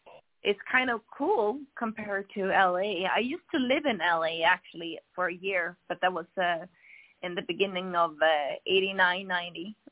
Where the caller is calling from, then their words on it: Sweden; I'm calling in from Sweden.